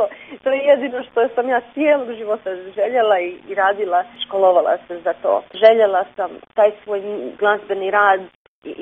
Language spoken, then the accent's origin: Croatian; Zagreb, City of Zagreb, Croatia; also born or lived in New York / Los Angeles; now in Cincinnati, United States; Rođena sam u Zagrebu, školovala sam se u Zagrebu i u Njujorku i radila sam u Njujorku i Los Angelesu. Trenutno živim u Cincinnatiju